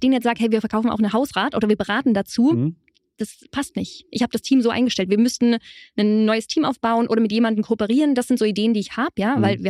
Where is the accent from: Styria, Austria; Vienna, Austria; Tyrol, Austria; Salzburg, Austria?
Tyrol, Austria; now in Berlin, Germany; Ich komme aus Tirol, ich bin auf einem Biobauernhof in Bergen aufgewachsen. Wohnen jetzt in Berlin Dachgeschoss